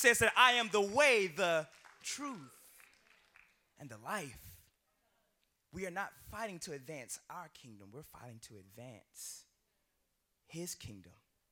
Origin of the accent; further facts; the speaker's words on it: Columbia, South Carolina, United States; moved away as an adult; now in Washington, United States; And I came up, and I came from Columbia, South Carolina, to Washington, D.C. to attend Howard